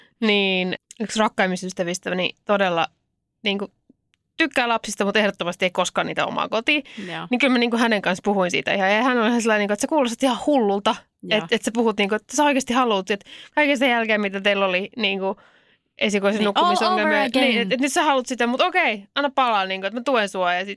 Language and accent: Finnish; Helsinki, Uusimaa, Finland; Mutta mä oon helsinkiläinen.